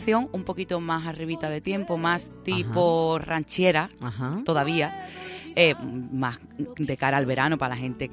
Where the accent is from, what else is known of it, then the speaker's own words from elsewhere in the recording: La Línea de la Concepción, Andalusia, Spain; que es de mi pueblo, de la línea